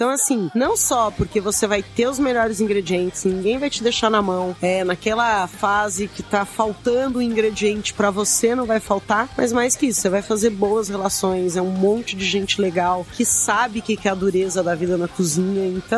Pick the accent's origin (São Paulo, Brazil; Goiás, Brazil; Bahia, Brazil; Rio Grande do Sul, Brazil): Goiás, Brazil; E me lembra super minha infância em Goiás